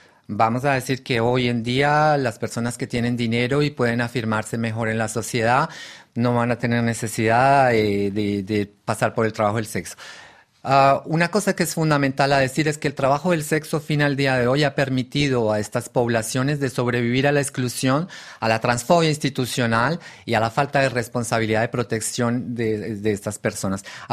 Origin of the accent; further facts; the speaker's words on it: Colombia; moved away; En el año 93 me fui de Colombia para Italia y allá en Roma llegué